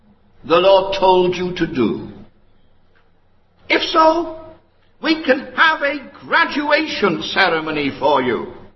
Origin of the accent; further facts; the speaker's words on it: Wales, United Kingdom; I'm a Welshman.